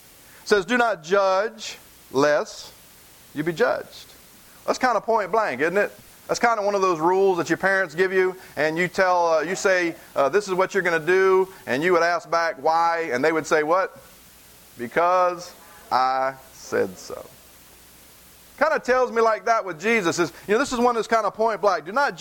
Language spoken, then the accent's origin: English; the South, United States; Am I saying that right? I'm from the South.